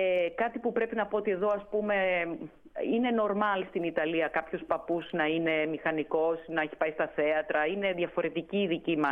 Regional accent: Athens, Attica, Greece; born there; γεννήθηκα στα Εξάρχεια

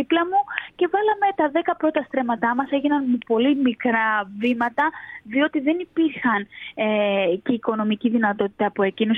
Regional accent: Chios, North Aegean, Greece; Ήθελα πάρα πολύ να γυρίσω στη Χίο, στο νησί μου

